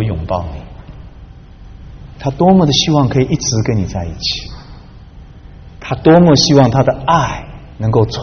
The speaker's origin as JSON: {"language": "Chinese", "country": "China", "said": "我告诉你，我们中国人有一个非常好的特点，好汉不吃眼前亏"}